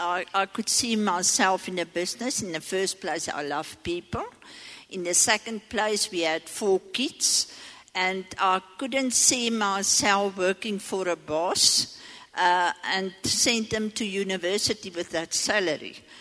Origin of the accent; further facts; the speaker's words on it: Potchefstroom, North West, South Africa; I'm from Potchefstroom, and I'm full-time in the business.